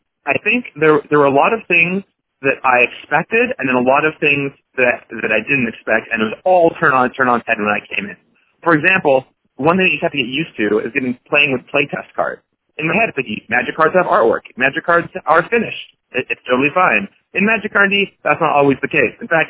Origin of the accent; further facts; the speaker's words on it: Seattle, Washington, United States; because I grew up in Seattle, which is very fortunate for wanting to work at Wizards.